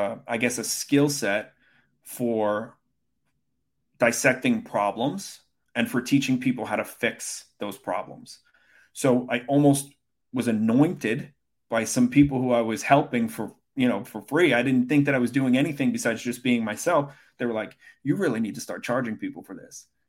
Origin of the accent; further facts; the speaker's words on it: Brooklyn, New York, United States; I grew up in Brooklyn, as I mentioned